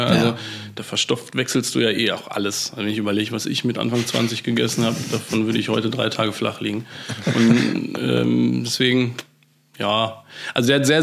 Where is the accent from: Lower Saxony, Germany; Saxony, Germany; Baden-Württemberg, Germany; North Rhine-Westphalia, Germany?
North Rhine-Westphalia, Germany; Dortmund; Genau, das war mein erstes Mal Stadion bei uns in Dortmund.